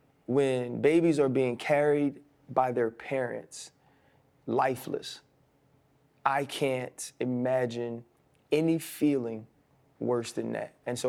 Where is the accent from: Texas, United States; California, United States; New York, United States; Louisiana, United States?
Louisiana, United States; New Orleans; think about coming from Georgia, and I came from New Orleans, you come from Florida, and I went to Catholic schools